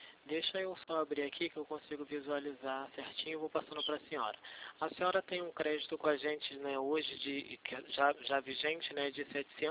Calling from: Rio de Janeiro, Brazil; Aqui no centro do Rio, Presidente Vargas.

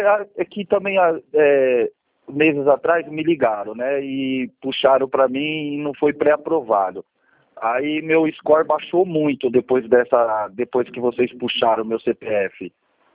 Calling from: São Paulo, Brazil; São Paulo, capital.

